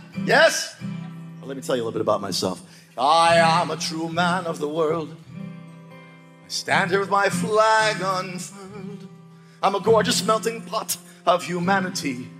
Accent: Philadelphia, Pennsylvania, United States; I'm Irish. I'm from Philly. I got nothing.

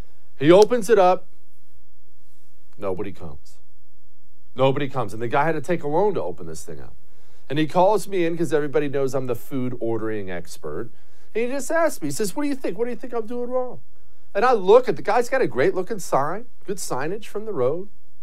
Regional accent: United States; I'm an American. I get my burger.

